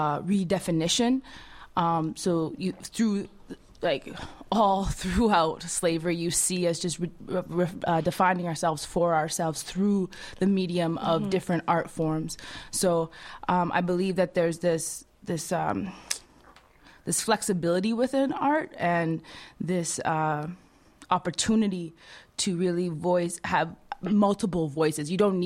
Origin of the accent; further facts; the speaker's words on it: United States; for me, I come from the States